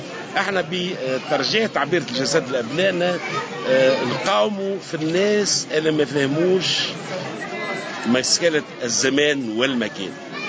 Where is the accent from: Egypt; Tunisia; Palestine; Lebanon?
Tunisia; اللي انا نفتخر تونسي